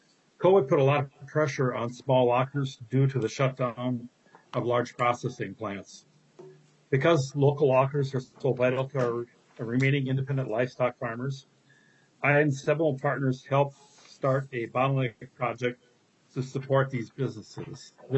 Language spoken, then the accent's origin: English; Wabasso, Minnesota, United States; I am a lifelong livestock farmer. I'm from Wabasso, Minnesota, southwestern Minnesota.